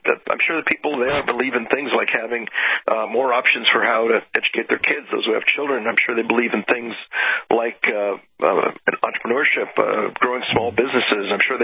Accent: Los Angeles, California, United States; And I grew up in California, and when I was a kid in Southern California, Los Angeles, the government school system was spectacular.

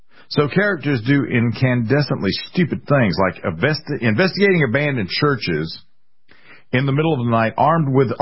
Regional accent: Columbia, United States; born there; Nowhere was that more apparent than in my home city where I was born, of Columbia.

